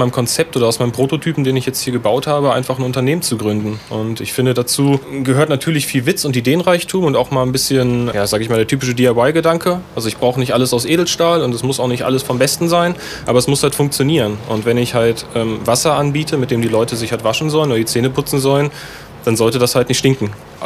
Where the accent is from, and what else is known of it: Harz, Germany; born there; now in Hanover, Germany